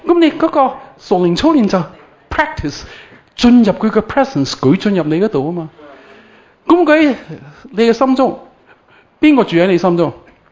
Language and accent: Cantonese; China; 我哋中国人好嘅，无声胜有声，眉目可以传情嘅，系嘛？